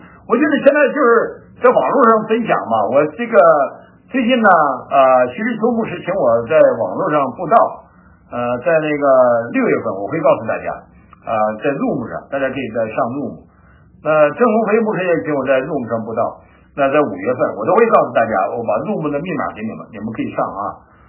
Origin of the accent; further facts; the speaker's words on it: Northeast China, China; 这是我在东北的我老家的炕，